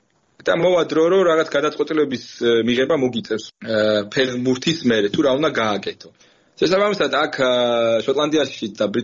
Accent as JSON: {"language": "Georgian", "town": "Rustavi", "region": "Kvemo Kartli", "country": "Georgia", "tie": "born or raised there", "said": "ძალიან მადლიერი ვარ რუსთავში, სადაც დავიწყე იმ ჩემი ბავშვობა და ტრენერებით"}